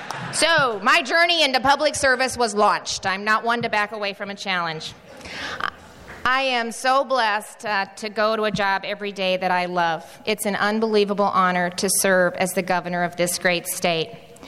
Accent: Iowa, United States; Growing up in Iowa, I learned the importance of community, love of country, of hard work, and of discipline.

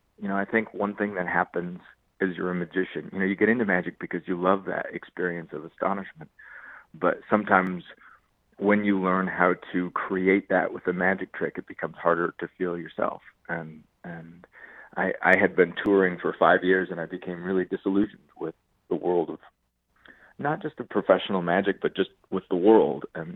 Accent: Ames, Iowa, United States; when I grew up in Ames, there were no other magicians in town.

